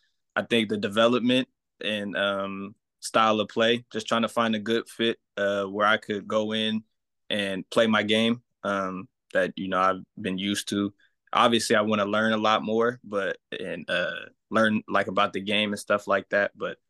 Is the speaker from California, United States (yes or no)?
yes; Oakland, California, United States; Yeah, so I'm from Oakland, California. That's about 30, 40 minutes away from Prolific Prep.